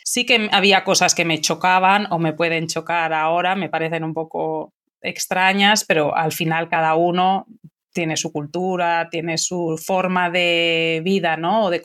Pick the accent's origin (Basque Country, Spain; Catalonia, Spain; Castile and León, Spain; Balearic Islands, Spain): Castile and León, Spain; Valladolid; now in Messina, Italy; aunque soy de España, de una ciudad que se llama Valladolid, actualmente vivo en Italia, en Sicilia y más concretamente en Messina.